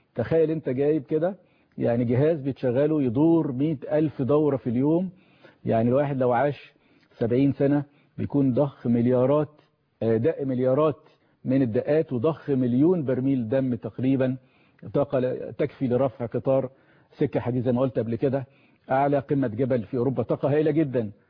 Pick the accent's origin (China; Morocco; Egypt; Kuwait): Egypt; لان احنا عندنا في مصر كده نموذج معين